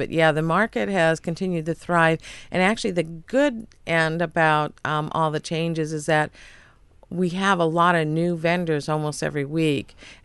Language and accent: English; Seattle, Washington, United States; I grew up in Seattle. My parents moved there from Chicago in 1962 in time for the World's Fair.